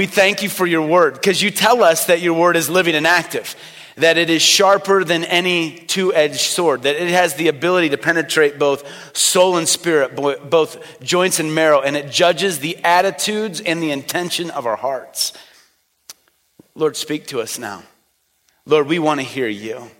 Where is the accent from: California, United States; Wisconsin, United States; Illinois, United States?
Illinois, United States; I mean, I come from Illinois.